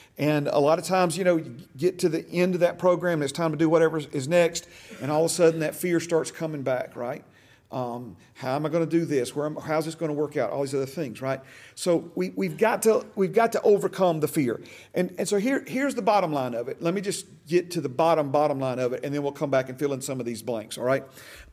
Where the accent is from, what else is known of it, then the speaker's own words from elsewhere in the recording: Hueytown, Alabama, United States; Brother Shane and I were talking about growing up in Hueytown.